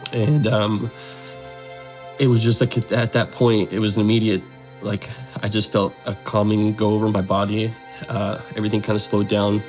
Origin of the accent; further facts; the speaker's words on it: the South, United States; I grew up in the South, so we went to church every Wednesday, every Sunday morning, Sunday night.